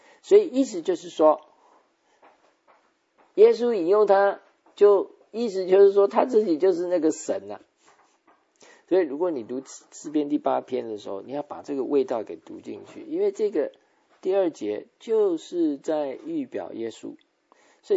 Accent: China; 我们中国人最大的偏见就是

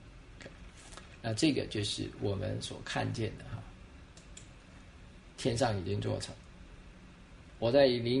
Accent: Taiwan; 我们在台湾成长的环境当中

